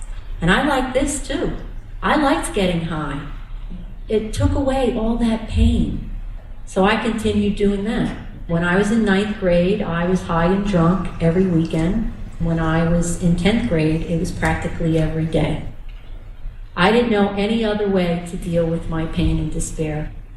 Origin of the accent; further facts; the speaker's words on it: New Jersey, United States; I was born and raised in New Jersey. I had a mom and a dad, and a brother and a sister.